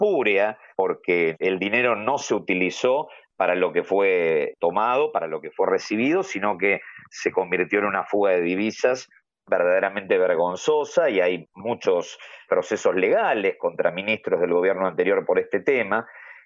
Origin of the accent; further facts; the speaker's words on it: Argentina; como argentino, te agradezco por la reivindicación de la soberanía argentina sobre las Islas Malvinas